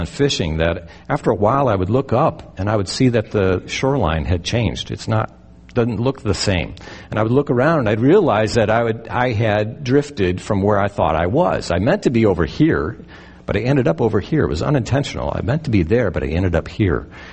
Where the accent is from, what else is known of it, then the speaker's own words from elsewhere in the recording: Great Lakes, United States; You know, I grew up in the Great Lakes. My family had a house on the water, and my parents had a boat